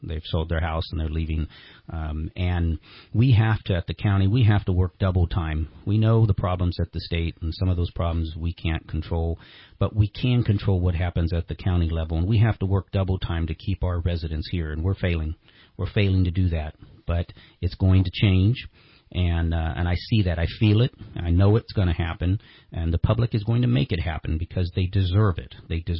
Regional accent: Reading, Pennsylvania, United States; I grew up here in Reading, and this is a tough place to make a living.

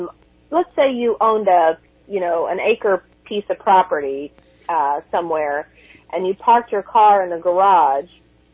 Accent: Reading, Pennsylvania, United States; Yeah, I'm from Reading.

